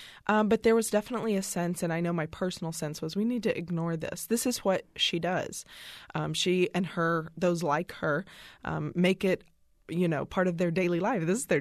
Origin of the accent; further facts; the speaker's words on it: Fort Worth, Texas, United States; I've lived my entire life. I'm 35 years old and born and raised in Fort Worth, Texas.